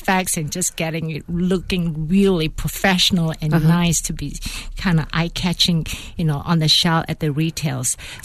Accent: Mersing, Johor, Malaysia; On the south part of Malaysia, a little fishing village called Mersing, and we were the fishing village that provide all the seafood to the rest of the country, including Singapore.

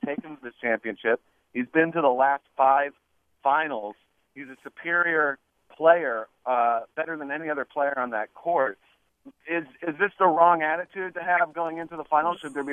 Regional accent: Akron, Ohio, United States; now in San Jose, United States; I'm from Akron, Ohio, originally. I've been following him my whole life.

